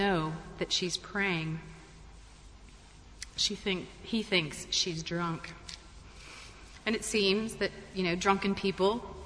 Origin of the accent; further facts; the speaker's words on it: United States; certainly where I grew up in the States, one of the refrains from my childhood